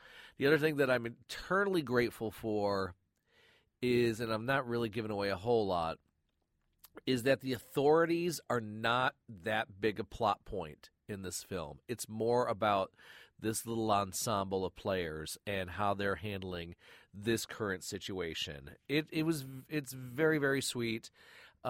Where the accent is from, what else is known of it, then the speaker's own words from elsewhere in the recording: Flint, Michigan, United States; Being from Detroit, me growing up in Flint, this means a lot.